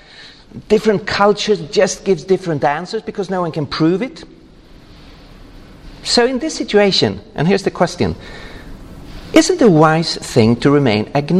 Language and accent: English; Stockholm, Stockholm County, Sweden; I come from Stockholm, Sweden